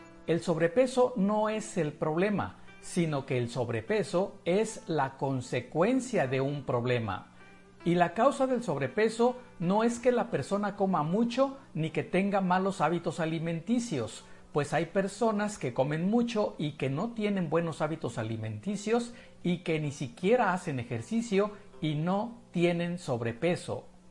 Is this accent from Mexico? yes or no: yes; Mexico; soy médico mexicano especializado en acupuntura y diplomado en nutrición clínica y obesidad